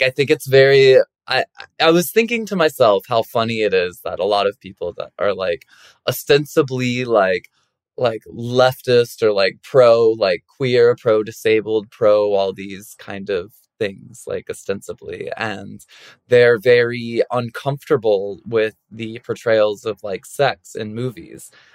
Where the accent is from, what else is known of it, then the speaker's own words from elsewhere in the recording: the South, United States; Might be because we're from the South